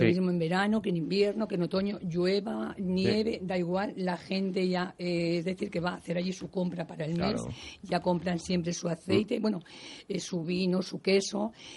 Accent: Campo Real, Community of Madrid, Spain; yo soy de pueblo, soy de Campo Real, claro, del queso este tan bueno.

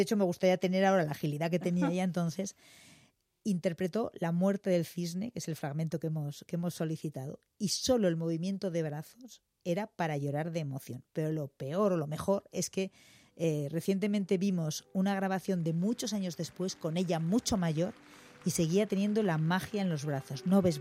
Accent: Spain; me preguntaron de dónde eres, española

